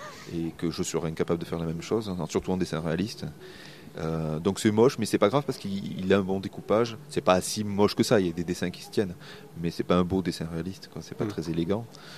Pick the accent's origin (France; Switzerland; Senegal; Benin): France; Marseille, Provence-Alpes-Côte d'Azur; Moi, je venais de Marseille. C'est toujours à 8 heures de train d'Angoulême.